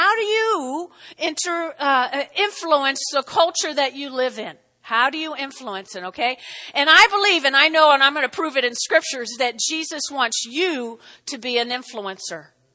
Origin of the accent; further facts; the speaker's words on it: United States; But, you know, I was raised only in the United States.